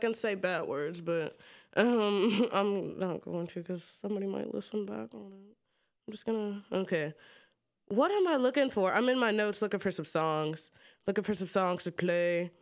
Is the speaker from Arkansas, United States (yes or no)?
yes; Arkansas, United States; accent: southern; I'm from Arkansas, if y'all couldn't tell by my southern accent. By my southern accent, I'm here from the down south.